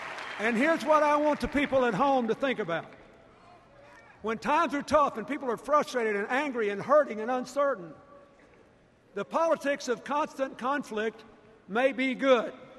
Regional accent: Arkansas, United States; President Eisenhower sent federal troops to my home state to integrate Little Rock Central High School.

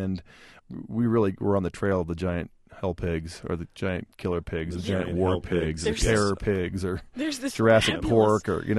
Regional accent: Seattle, Washington, United States; I grew up with it. I grew up in Seattle, and Ray is well-known on the West Coast

